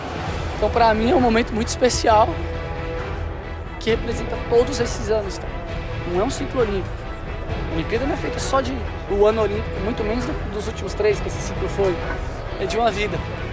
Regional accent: Brasília, Federal District, Brazil; Eu sou de Brasília, eu cresci com o Joaquim Cruz.

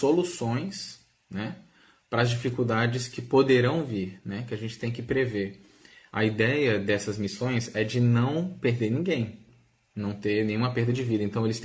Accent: Brazil; Como brasileiros, a gente está habituado a tomar nosso banho com muita frequência.

